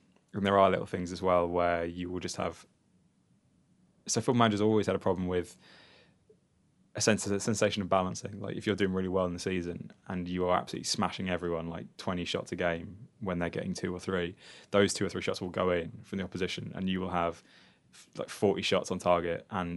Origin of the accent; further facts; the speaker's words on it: Leicester, East Midlands, United Kingdom; I'm in sixth season now with Leicester City, who are my hometown team